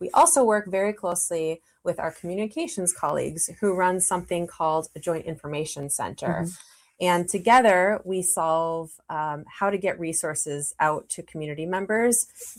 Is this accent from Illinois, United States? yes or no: no; Minnesota, United States; So I'm from the Twin Cities, and I returned home a few years ago to take this position